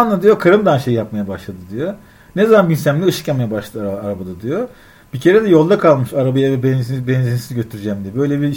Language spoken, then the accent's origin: Turkish; İzmir, Turkey; Abi dedim ben İzmirliyim, buranın yabancısıyım işte